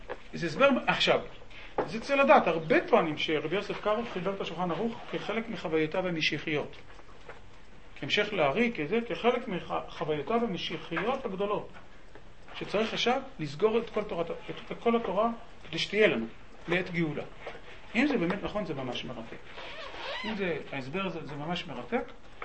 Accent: Herzliya, Tel Aviv District, Israel; אני גדלתי בסביבה מאוד, בעיירת פיתוח מאוד מאוד מאוד חילונית, שמה הרצליה פיתוח.

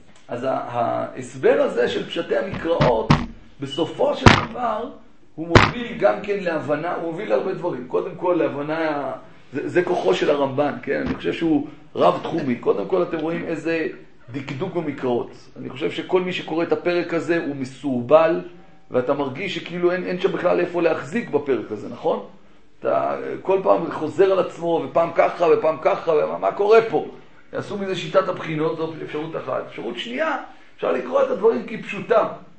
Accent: Jerusalem, Jerusalem District, Israel; כשאני גדלתי בירושלים, בבית וגן

